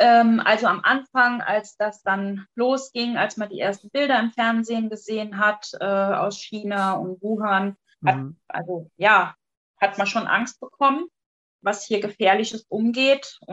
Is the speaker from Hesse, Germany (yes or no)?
no; Saarland, Germany; ich bin aus dem Saarland und arbeite im stationären Bereich, also im Pflegeheim.